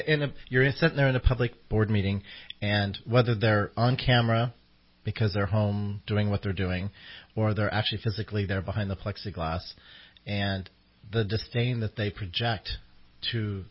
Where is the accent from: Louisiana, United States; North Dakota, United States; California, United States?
California, United States; Sacramento; We're from Sacramento.